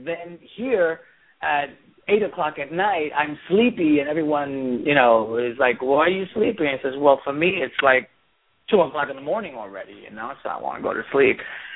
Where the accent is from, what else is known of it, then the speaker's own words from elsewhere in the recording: New York, United States; stuff that I've experienced as a kid growing up in New York